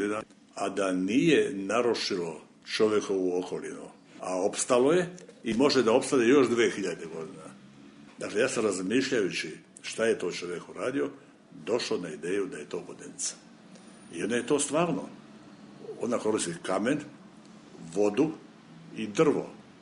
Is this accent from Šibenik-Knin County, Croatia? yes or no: yes; Šibenik, Šibenik-Knin County, Croatia; ja sam iz Šibenika, mi smo doživjeli strahovito bombardovanje 1944. godine